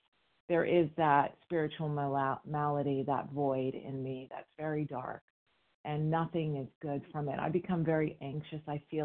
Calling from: California, United States; I'm calling from California.

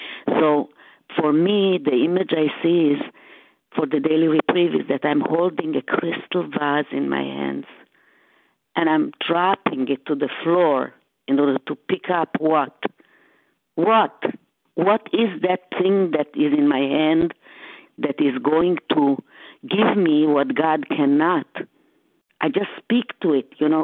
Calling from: Boston, Massachusetts, United States; I'm calling from the Boston area at this time.

